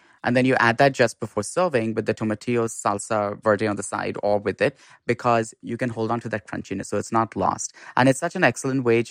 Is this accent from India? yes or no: yes; Mumbai, Maharashtra, India; And in India, I grew up in Bombay